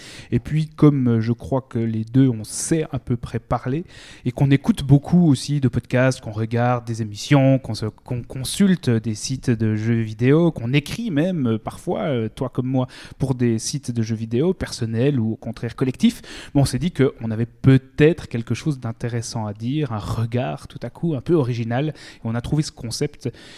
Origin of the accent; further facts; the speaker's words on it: Switzerland; l'expression 90 trahit notre identité régionale, étant donné que nous sommes des Helvètes, ou du moins que nous habitons l'Helvétie